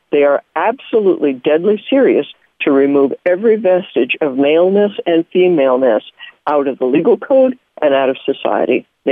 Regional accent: California, United States; now in Lake Charles, United States; You know, I live over here in Lake Charles, Louisiana, and I tell people I'm a refugee from California

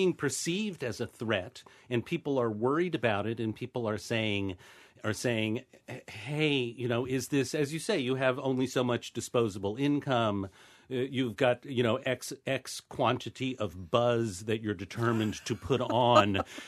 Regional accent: Ohio, United States; And, you know, I'm from Ohio. I have a relentlessly, irrationally positive mental attitude about everything.

